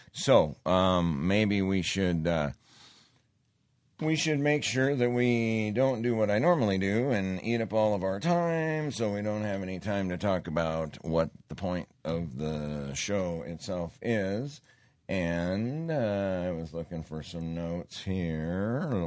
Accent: Montana, United States; I did for years, and I grew up in Montana

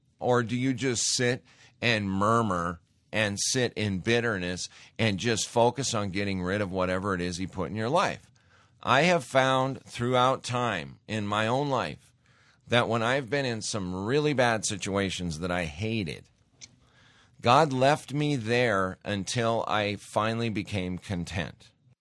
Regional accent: Montana, United States; Growing up in Montana, I was saying words in elementary school you would never even want to hear.

